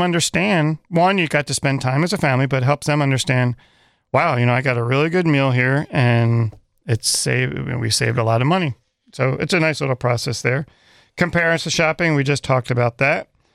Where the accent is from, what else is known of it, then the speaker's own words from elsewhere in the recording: East Coast, United States; In the winter, where I grew up on the East Coast, I got to shovel a lot of snow.